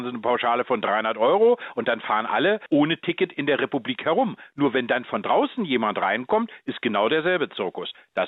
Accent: Berlin, Germany; born there; wie ich jetzt von Potsdam nach Berlin reinfahre, obwohl Berlin meine Geburtsstadt ist

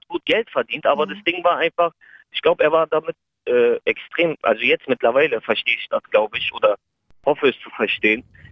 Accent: Berlin, Germany; also born or lived in Turkey; ich komme aus Kreuzberg, bin 28

